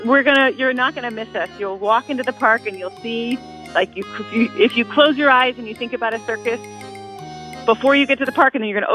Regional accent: San Francisco, California, United States; we're from San Francisco, so we'll be in our normal climate.

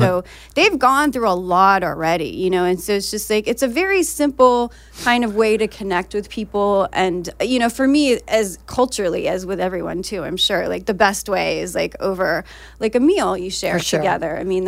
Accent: Aleppo, Aleppo Governorate, Syria; I'm Syrian, so I'm from Aleppo.

